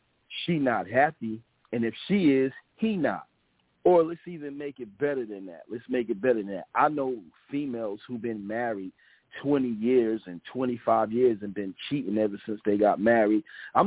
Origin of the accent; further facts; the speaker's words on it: Paterson, New Jersey, United States; I'm from Patterson. He was the king of Newark. I was the king of Patterson.